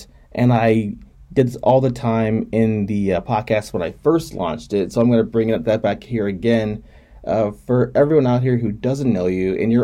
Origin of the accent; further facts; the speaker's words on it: Midwest, United States; Like I'm from the Midwest here originally, but I've been to other places in the country.